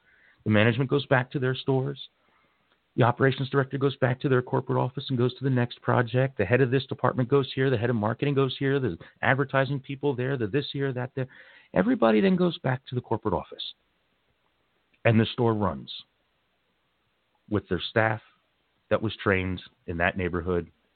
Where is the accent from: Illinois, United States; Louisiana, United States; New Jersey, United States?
New Jersey, United States; Wayne; I was an assistant store manager in Wayne, which is another town where I grew up in Jersey.